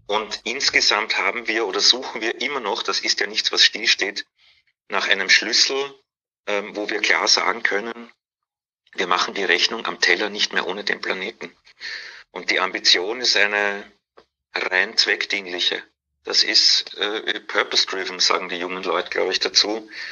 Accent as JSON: {"language": "German", "region": "Vienna", "country": "Austria", "tie": "born or raised there", "accent": "Austrian", "said": "Ich bin in Wien geboren und aufgewachsen, da auch Hotelfachschule gemacht."}